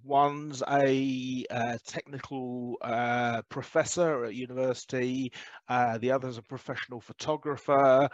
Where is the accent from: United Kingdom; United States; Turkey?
United Kingdom; England; born there; am a mixed race person, but adopted by white British parents. Now, in 1972, which is the year I was born in England